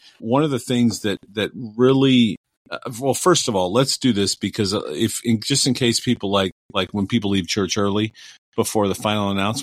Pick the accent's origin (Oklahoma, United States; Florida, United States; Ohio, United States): Ohio, United States; Cleveland; I'm from Cleveland. So in Cleveland, that's my 216.